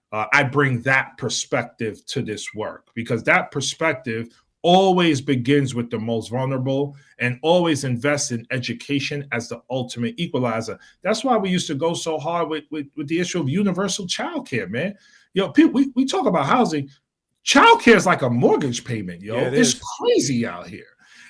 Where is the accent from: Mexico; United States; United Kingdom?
United States; New York City, New York; I lost 5 friends to gun violence and senseless violence before I was 21 years old, growing up in New York City during the crack cocaine era.